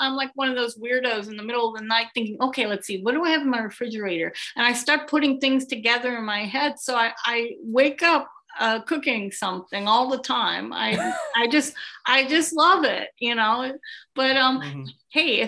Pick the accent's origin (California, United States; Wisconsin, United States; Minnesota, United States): Wisconsin, United States; also born or lived in Miami; I'm originally from Wisconsin. I lived in Miami up until like 2 years ago when the pandemic started.